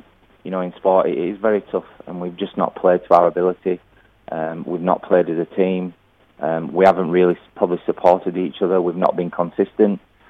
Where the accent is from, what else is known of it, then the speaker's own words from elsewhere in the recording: Yorkshire and the Humber, United Kingdom; accent: Yorkshire; If anyone fancies me doing a bit of talking about cricket or listening to my Yorkshire accent on the radio, then yes, of course, I'd love to.